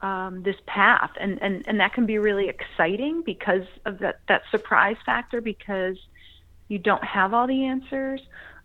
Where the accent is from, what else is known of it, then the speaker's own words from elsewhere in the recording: Illinois, United States; also born or lived in Philadelphia; now in Indiana, United States; In fact, I grew up outside of Chicago in a suburb, so I couldn't be kind of farther from that kind of a childhood. But I currently live in Indiana